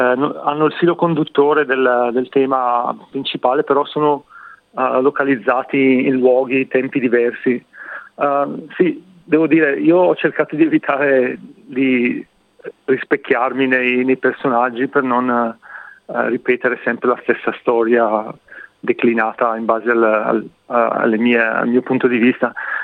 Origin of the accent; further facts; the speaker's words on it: Brescia, Lombardy, Italy; moved away as an adult; now in Melbourne, Australia; io sono originario di Brescia, dalle parti di Milano, sulle montagne, e sono emigrato qui in Australia 12 anni fa. Mi trovo a Melbourne in questo momento. Sono emigrato per motivi di studio